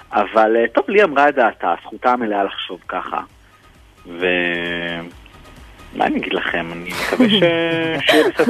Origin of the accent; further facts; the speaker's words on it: Haifa, Haifa District, Israel; גדלתי בחיפה, אני יודע איך זה.